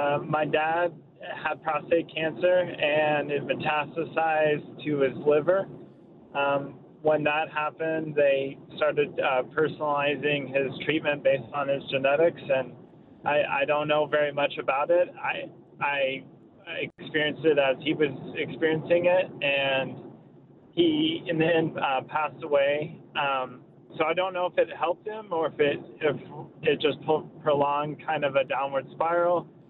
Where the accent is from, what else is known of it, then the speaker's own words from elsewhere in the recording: California, United States; I'm from California, and the state picked up a large portion of the bill